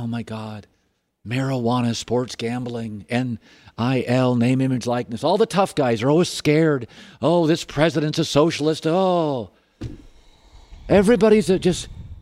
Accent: Pacific Northwest, United States; Maybe I grew up in the Northwest. I don't think about it. I know I'm in my 50s, so I should care.

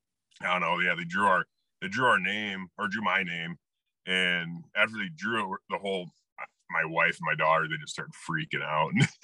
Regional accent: Iowa, United States; moved away as an adult; So so I grew up shotgun hunting in Iowa, like a lot of guys do, you know, just going out with the old man

